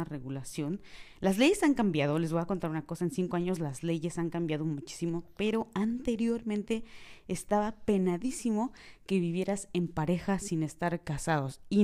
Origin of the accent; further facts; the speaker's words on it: Mexico; now in Dubai, United Arab Emirates; me pueden encontrar como mexicana en Dubái